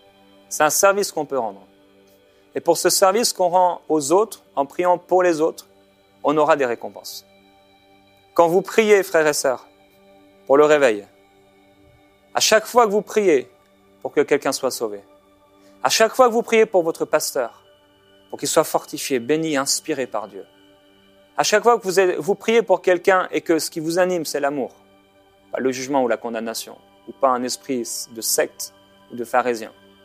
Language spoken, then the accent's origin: French; France; Chez nous, en France